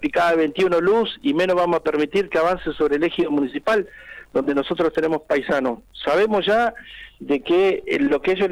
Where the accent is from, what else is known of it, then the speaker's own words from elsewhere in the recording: Añelo, Neuquén, Argentina; Somos de Añelo, no somos de San Patricio